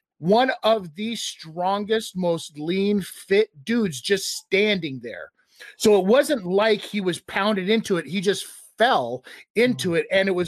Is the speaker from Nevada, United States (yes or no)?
yes; Las Vegas, Nevada, United States; Like I'm from Vegas. I know how a scam works.